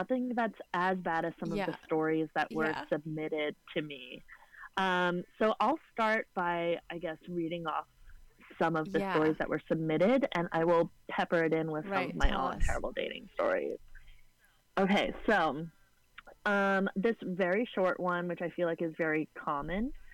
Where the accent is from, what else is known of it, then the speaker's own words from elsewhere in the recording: Rhode Island, United States; but I'm from Rhode Island. Catholic Italians, you stay living with your parents until you're 24